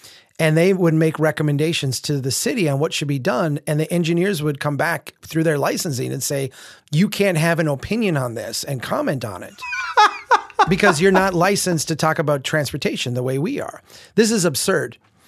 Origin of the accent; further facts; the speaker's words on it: Minnesota, United States; And I was pointing out, and by the way, I'm a Minnesotan. That means that I'm kind of not really a flamethrower.